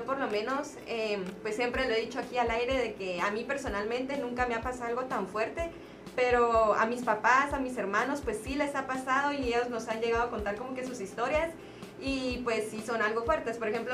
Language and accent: Spanish; Guatemala; Nosotros también somos de Guatemala